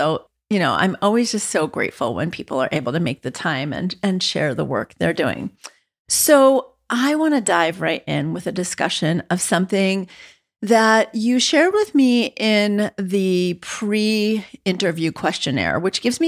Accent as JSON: {"language": "English", "region": "New York", "country": "United States", "tie": "born or raised there", "said": "as a New Yorker who grew up in a home of a certain type of immigrant Jewish family"}